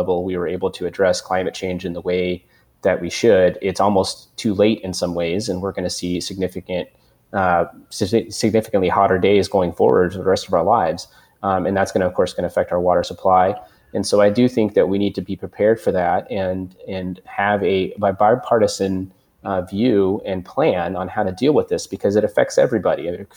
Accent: Arizona, United States; And, you know, I grew up in Arizona. This is hotter than it's ever been in my entire life.

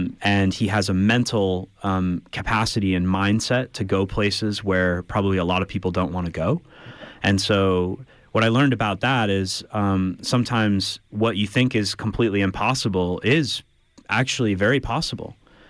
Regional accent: Lake Michigan, United States; I grew up on Lake Michigan on the water.

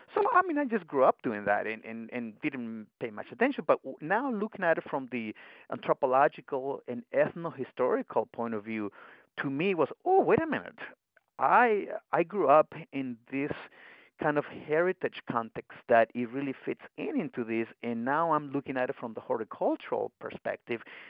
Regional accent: Magdalena, Sonora, Mexico; I am from Magdalena, Sonora, in Mexico, I grew up in these orchards. I grew up in a rural agricultural kind of environment.

